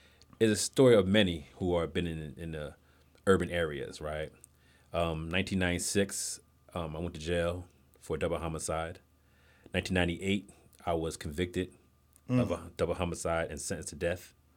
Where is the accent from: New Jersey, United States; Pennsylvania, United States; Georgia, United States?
Pennsylvania, United States; Reading; And I'm from Reading, Pennsylvania, and I wear many hats in Reading, Pennsylvania.